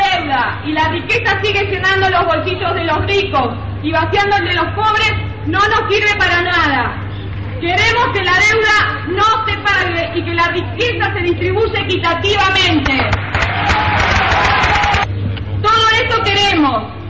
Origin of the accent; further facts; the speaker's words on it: Buenos Aires, Argentina; born there; Nací aquí, en la ESMA. Aquí mi mamá … me trajo al mundo.